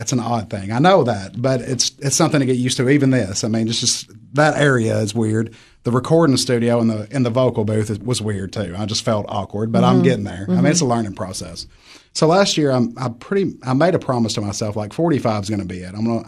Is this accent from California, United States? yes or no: no; Silver Point, Tennessee, United States; also born or lived in Nashville; So I grew up in Silver Point, Tennessee, the metropolis down there below Baxter.